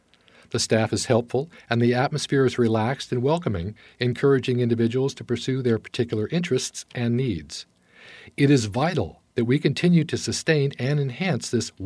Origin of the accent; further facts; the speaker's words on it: Mount Angel, Oregon, United States; now in Silverton, United States; I grew up in Mount Angel, and my husband and I have lived in the Silverton area for the past 6 years.